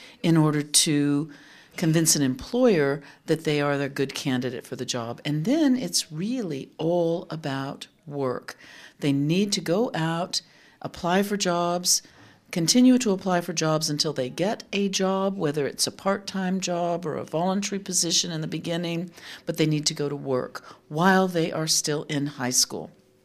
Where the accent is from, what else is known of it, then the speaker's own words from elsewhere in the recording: Austin, Texas, United States; I am from Austin, Texas.